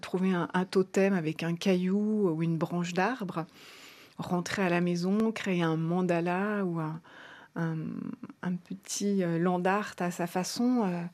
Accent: Auvergne-Rhône-Alpes, France; Personnellement, j'ai grandi dans le Vercors, en forêt, avec le ski nordique et les balades avec nos écoles

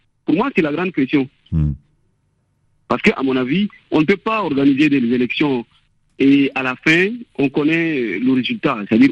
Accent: Chad; Tout Tchadien se pose cette question-là. En tant que Tchadien lambda, moi je me pose toujours cette question.

